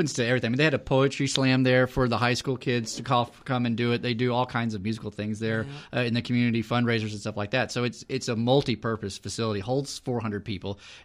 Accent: Houston, Texas, United States; also born or lived in Austin; now in Killeen, United States; I'm a Texas native, and I grew up in Houston and moved to East Texas for a number of years, and then went to Austin for University of Texas. And my wife and I now live in Killeen.

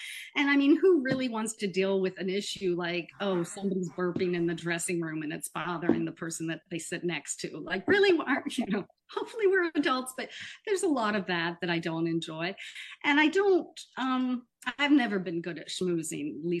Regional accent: Florida, United States; I grew up in Florida, and I started doing theater probably my last year of high school

